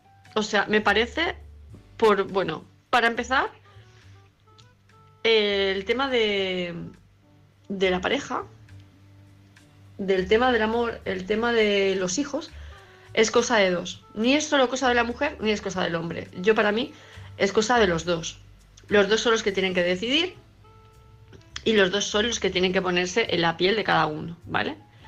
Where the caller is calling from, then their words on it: Palma, Balearic Islands, Spain; de Palma de Mallorca.